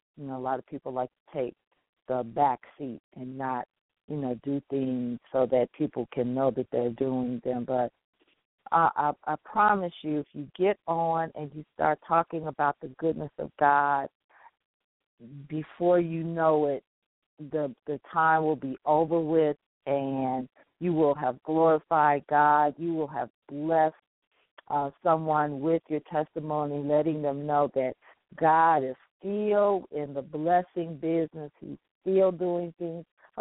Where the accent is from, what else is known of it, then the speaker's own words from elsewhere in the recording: Chicago, Illinois, United States; now in North Carolina, United States; And then I'm from Chicago, so that's Central time, and I've listeners there. And of course, now we're living in North Carolina, so we're on Eastern time now.